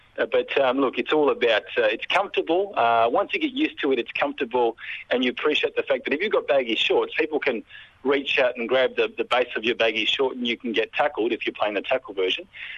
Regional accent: Australia; even though I'm of Dutch heritage, I'm an Australian

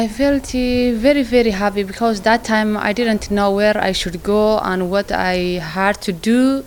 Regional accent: Somalia; English is a second language; also born or lived in Ethiopia / Libya; now in Italy; First of all, I came from Somalia, then Ethiopia. After that, I have gone through Sudan, Chad, and then I have come Libya, where I have been there 1 year and a half, almost.

